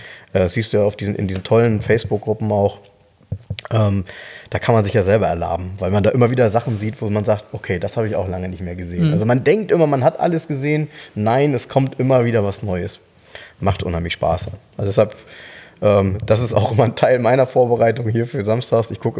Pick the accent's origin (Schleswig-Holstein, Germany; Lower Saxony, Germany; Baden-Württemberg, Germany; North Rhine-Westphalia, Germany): Lower Saxony, Germany; Soltau; Ich habe damals in Soltau, jetzt kommt wieder meine Heimat, nämlich genauso in Erinnerung.